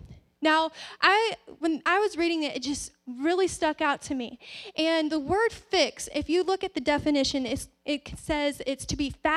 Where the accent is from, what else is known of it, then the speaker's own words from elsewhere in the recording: the South, United States; I mean, I'm from the South. You got to deep fry everything.